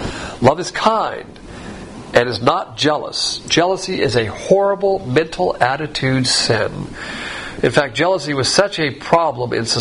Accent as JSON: {"language": "English", "region": "the South", "country": "United States", "said": "And as a Southerner, this always upsets me because Southern culture, just divine institutions, it's all about manners."}